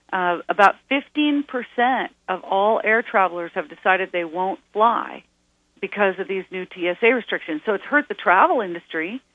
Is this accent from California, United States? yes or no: yes; California, United States; And I grew up in California where I never would even have wondered about this kind of thing